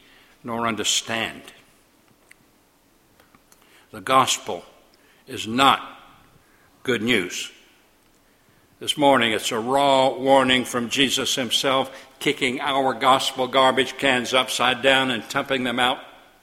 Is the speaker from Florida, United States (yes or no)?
yes; Panama City, Florida, United States; I was born in Panama City Hospital downtown. I grew up just a few blocks from this very pulpit in the Cove, a racially segregated society that to me seemed natural and right and good and proper.